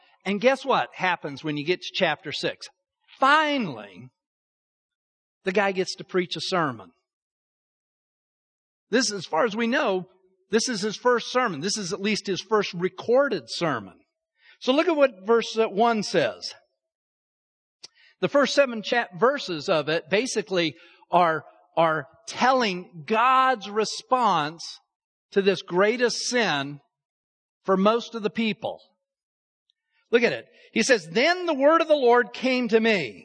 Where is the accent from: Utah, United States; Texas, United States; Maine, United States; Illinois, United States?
Utah, United States; I grew up in Utah. One of the things I did a lot during my teenage years was go up into the mountains and hike.